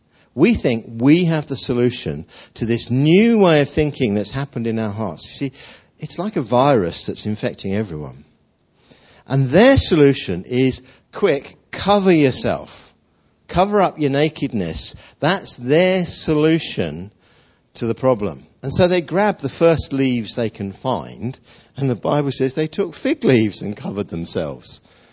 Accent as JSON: {"language": "English", "region": "East of England", "country": "United Kingdom", "tie": "born or raised there", "said": "You know, I grew up in a family where my family's were Baptists. We grew up in Essex, and in our Baptist church back in the 50s"}